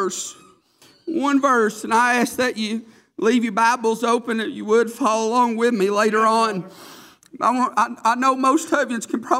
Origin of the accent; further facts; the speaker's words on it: United States; I'm thankful I'm an American, thankful for my country